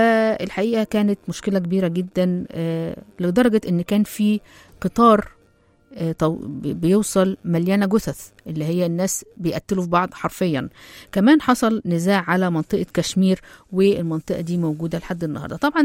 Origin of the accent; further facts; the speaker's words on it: Egypt; طبعا هتلاقي عندنا في مصر حلايب وشلاتين